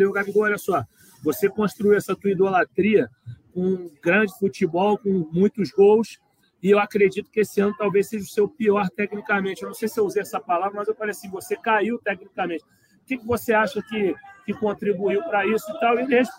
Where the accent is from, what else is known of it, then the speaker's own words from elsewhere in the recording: Rio de Janeiro, Brazil; nós somos cariocas, nós porra, sofremos com calorão aí